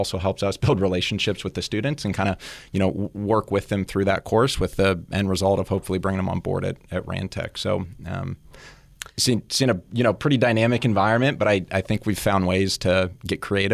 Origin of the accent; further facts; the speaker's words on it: San Luis Obispo, California, United States; I'm a central coast native. I was born in San Luis Obispo.